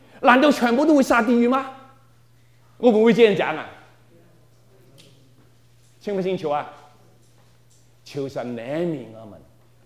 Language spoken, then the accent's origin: Chinese; Taiwan; accent: Taiwanese Mandarin; 我是台湾国语，哎，真的很难听啊